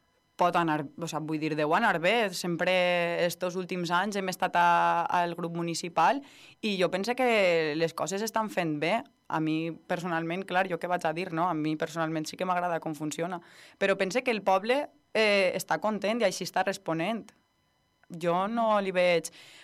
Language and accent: Catalan; Vila-real, Valencian Community, Spain; fer-ho per a la meva gent i per al meu poble